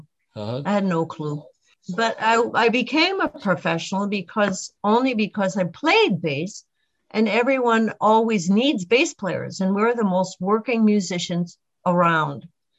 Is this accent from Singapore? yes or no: no; Canada; now in United States; when I moved from Canada to outside of New York